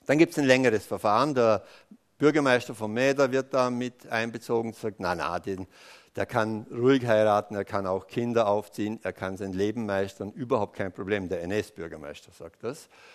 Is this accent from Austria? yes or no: yes; Altach, Vorarlberg, Austria; Ich habe zwei Heimatbücher hauptverantwortlich gemacht, nämlich das meiner Heimatgemeinde Altach